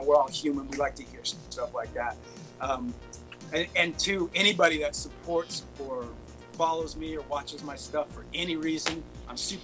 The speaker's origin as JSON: {"language": "English", "town": "Fullerton", "region": "California", "country": "United States", "tie": "born or raised there", "said": "We grew up in the same town. I grew up in Fullerton. That's where all my formative years were. Fullerton High School, Nicholas Junior High."}